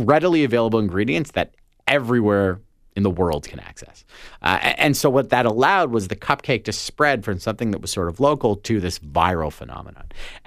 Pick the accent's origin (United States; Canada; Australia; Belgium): Canada; I, even as a Canadian, remember it.